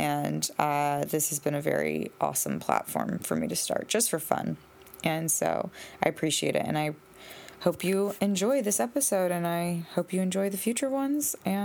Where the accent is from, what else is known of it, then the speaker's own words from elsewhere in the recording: Tennessee, United States; I'm from Tennessee. Oh, I love it. Baby. I'm Southern.